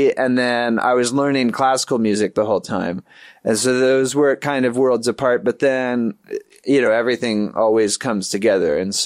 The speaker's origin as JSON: {"language": "English", "town": "Los Angeles", "region": "California", "country": "United States", "tie": "born or raised there", "said": "Like, when I grew up in Eagle Rock and was like, I'm going to Guitar Center."}